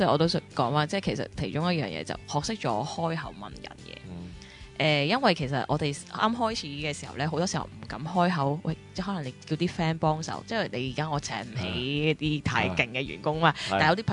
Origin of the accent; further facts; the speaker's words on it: China; 咁就我哋中国人好比较难少少入外国嘅，